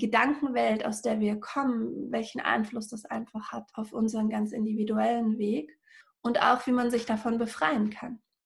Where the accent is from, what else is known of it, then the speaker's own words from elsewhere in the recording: Berlin, Germany; Also einmal bin ich aufgewachsen in Berlin-Hellersdorf. Das ist so ein Plattenbaugebiet in Berlin, relativ am Rand. Und am Anfang, als ich Kind war, war das sozusagen der kinderreichste Bezirk in Berlin.